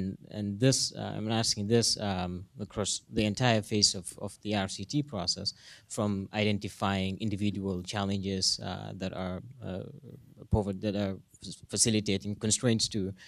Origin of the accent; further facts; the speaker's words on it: Gambia; I am originally from the Gambia, but I currently work at the World Bank.